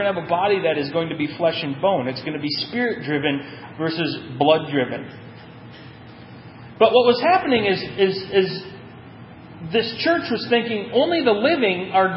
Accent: Ireland; I'm Irish. We had the joke.

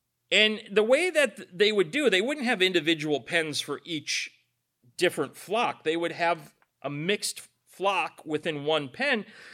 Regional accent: United States; One of the difficulties as being an American Christian living in the Midwest, in Michigan

